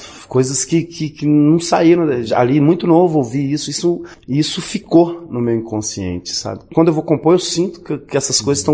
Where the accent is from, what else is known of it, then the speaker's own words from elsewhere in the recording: Olhos d'Água, Brazil; Eu saí do Olhos d'Água por causa da música. Eu saí daquele bairro porque eu não podia, a música não cabia só ali. Aquela experiência daquele lugar bucólico que eu nasci, ela tinha que ser levada.